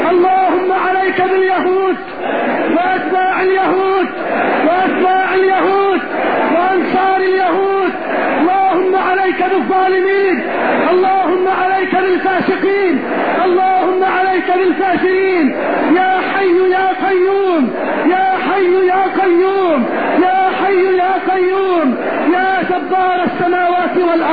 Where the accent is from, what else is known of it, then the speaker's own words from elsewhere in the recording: Egypt; اللهم اجعل بلدنا مصر بلد الأمن والأمان، اللهم اجعل مصرنا بلد الأمن والأمان.